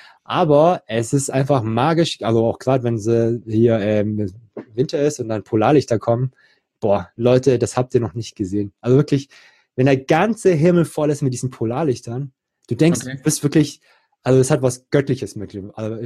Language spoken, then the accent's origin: German; Baden-Württemberg, Germany; born there; Ich bin geborener Schwabe